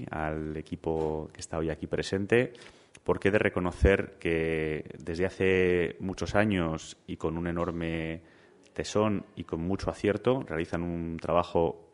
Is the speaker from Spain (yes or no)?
yes; Spain; no creo que haya ninguna otra ley de esta categoría en mi país que haya tenido tal grado de consenso, y creo que eso es un reflejo de la sociedad española